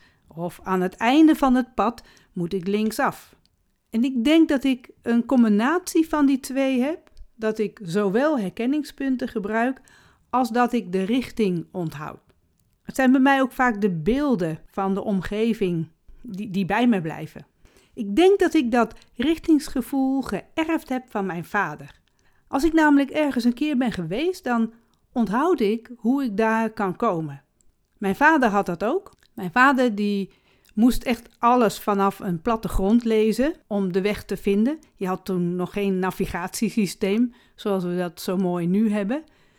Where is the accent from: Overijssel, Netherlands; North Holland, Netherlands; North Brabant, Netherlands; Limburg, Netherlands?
Overijssel, Netherlands; Almelo; born there; Ik ben in Almelo geboren. En ik weet dat ik daar geboren ben in een straat vlakbij de spoorwegovergang.